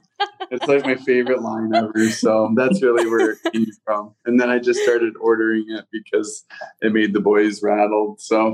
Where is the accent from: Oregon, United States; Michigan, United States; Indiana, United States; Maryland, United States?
Michigan, United States; Port Huron; I mean, like growing up in Port Huron, that was a special